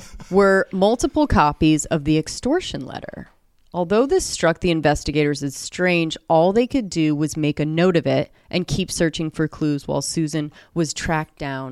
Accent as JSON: {"language": "English", "town": "Atlanta", "region": "Georgia", "country": "United States", "said": "I'm just from Atlanta, right?"}